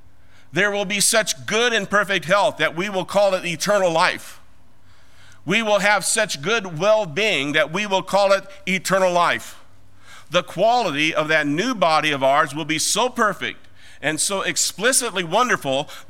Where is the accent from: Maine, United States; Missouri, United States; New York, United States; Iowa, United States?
Iowa, United States; I'm an Iowa boy. I grew up on the Mississippi just across from Illinois.